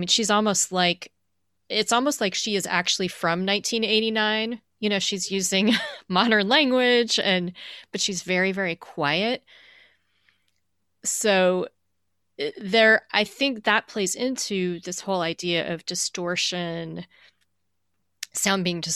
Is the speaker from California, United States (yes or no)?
yes; California, United States; I'm from California, and one of the first trips my family took to the East Coast, my mom was so worried we were going to freeze